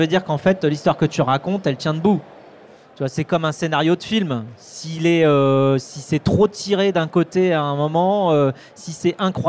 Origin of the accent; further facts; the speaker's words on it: Pays de la Loire, France; je suis vendéen, tu vois, j'ai grandi en Vendée entre des vaches et des moutons.